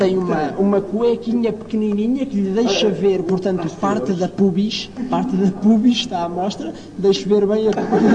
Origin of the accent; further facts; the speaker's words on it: Angola; eu sou de Angola.